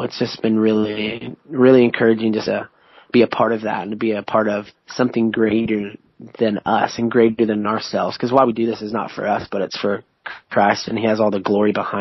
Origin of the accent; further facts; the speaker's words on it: Florida, United States; we're from the South, you know, we're a bunch of Florida boys.